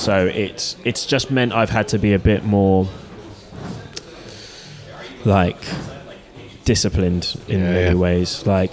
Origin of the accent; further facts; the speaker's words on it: Bromley, London, United Kingdom; one of the reasons why I'm from Bromley in southeast London.